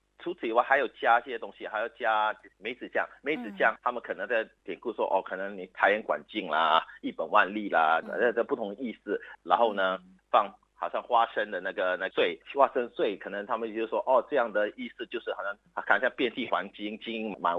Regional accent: Singapore; now in Sydney, Australia; 然后我是来自新加坡的，然后我现在在悉尼大学当大学老师。

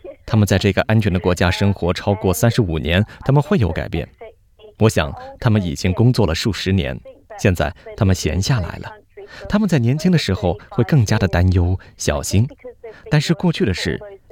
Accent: Australia; 但我并不是出生在其他的国家，我是土生土长的澳洲人，和读者一样。

